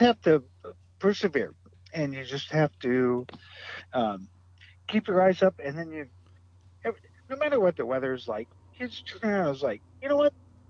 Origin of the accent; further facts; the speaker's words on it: Iowa, United States; now in Alaska, United States; Oh, well, I grew up in Iowa, but then I escaped, and I got to Alaska 30 years ago